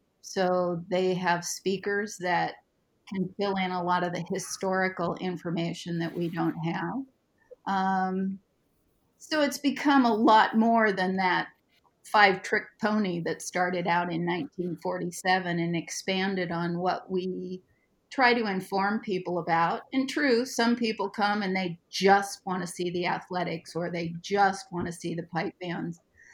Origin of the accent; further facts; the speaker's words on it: Scotland, United Kingdom; And being Scottish, when they said it was cheaper for rent on Sunday